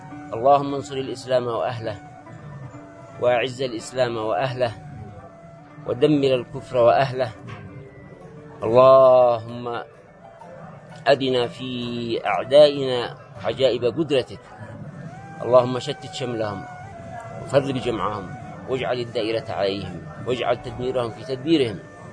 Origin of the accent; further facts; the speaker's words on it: Yemen; فصرنا كيمنيين أنصارا ومجاهدين رقما صعبا